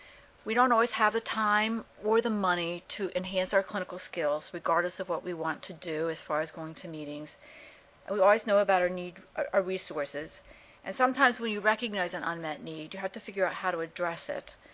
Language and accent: English; Philadelphia, Pennsylvania, United States; I'm from Philadelphia.